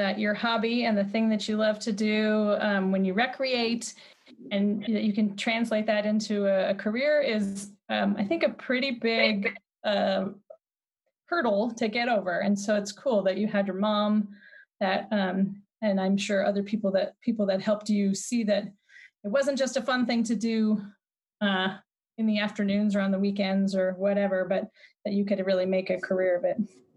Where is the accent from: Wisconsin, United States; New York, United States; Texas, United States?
Wisconsin, United States; now in Montana, United States; I grew up in Wisconsin, so I have a similar Midwestern roots. And there are a lot of us displaced Midwesterners here in Montana.